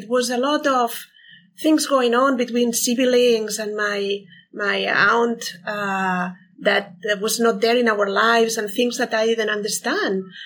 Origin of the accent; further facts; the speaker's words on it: Barcelona, Catalonia, Spain; Yeah, I'm from Barcelona, from Spain. Different culture a little bit.